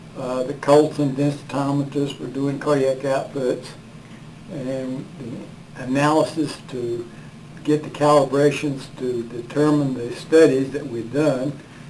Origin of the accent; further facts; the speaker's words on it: Roxburgh, North Carolina, United States; Well, I grew up in Roxburgh, North Carolina. I was the son of a tobacco farmer and graduated National Honors from high school.